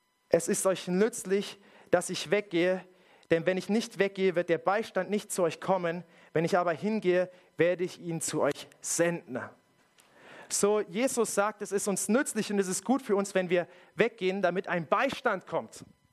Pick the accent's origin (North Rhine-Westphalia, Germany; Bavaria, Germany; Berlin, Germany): Berlin, Germany; Ich komme aus Hellersdorf, bei uns redet man so.